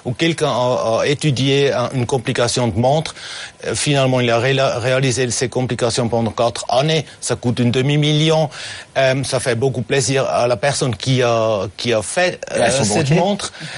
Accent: Zurich, Switzerland; French is a second language; Moi, je suis de Zurich, alors de la côté suisse-allemand même.

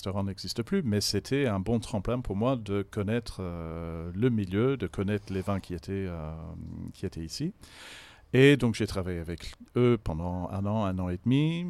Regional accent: Melbourne, Victoria, Australia; Bon, je viens de Melbourne, donc j'avais la chance d'être pas loin de Yarra Valley, donc qui est la première région viticole à proximité de Melbourne.

